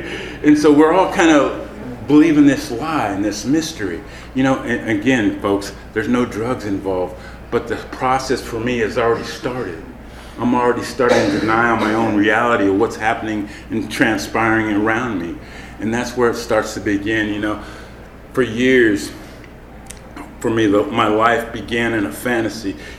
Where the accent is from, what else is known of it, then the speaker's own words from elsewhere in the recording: Citrus Heights, California, United States; For me, I'm from Sacramento, California. I grew up in Citrus Heights.